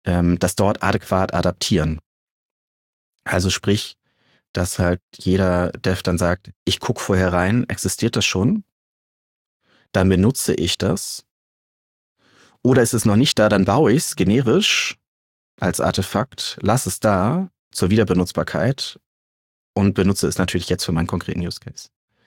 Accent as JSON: {"language": "German", "region": "Hamburg", "country": "Germany", "said": "ich komme aus Hamburg. Ich habe eine nahe Verbindung zu St. Pauli"}